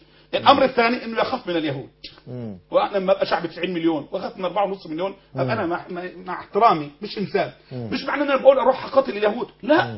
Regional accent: Egypt

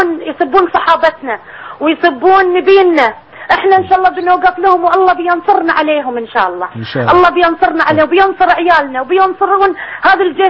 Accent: Bahrain; احنا سلنا في البحرين، يعني ايش أقول لك، احنا كلنا نحب ملكنا ونحب ديرتنا

